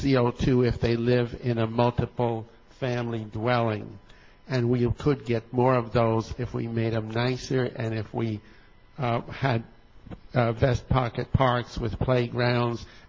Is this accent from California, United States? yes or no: yes; Bakersfield, California, United States; I'm from Bakersfield.